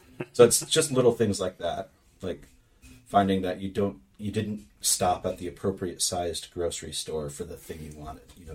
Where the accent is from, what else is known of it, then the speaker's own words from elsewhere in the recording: United States; That's as an American, though. So it's this weird privilege to come from a place where the background risks are already high.